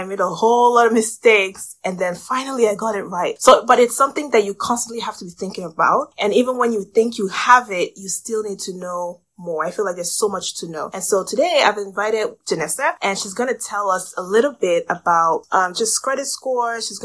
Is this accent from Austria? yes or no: no; Nigeria; now in United States; I'm Nigerian and I moved to America about 8 years ago.